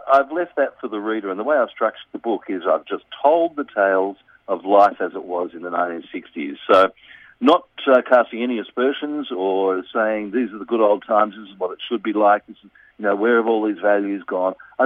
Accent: Melbourne, Victoria, Australia; growing up in Melbourne in the 1960s, as I did. Yeah. I've just turned 60.

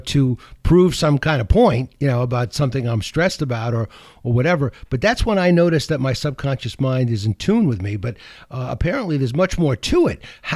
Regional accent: New York, United States; I grew up in the Borscht Belt in the Catskill Mountains where we had these hypnotists that came on stage

